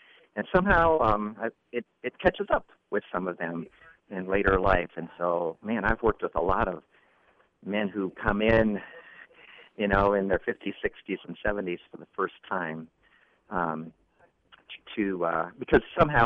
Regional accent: Iowa, United States; I think I love the state. I was born and raised in Iowa

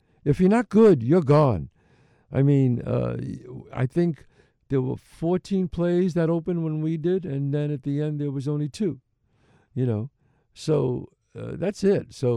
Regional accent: New York City, New York, United States; And the beauty about where I grew up in the Bronx, each crew had their own music

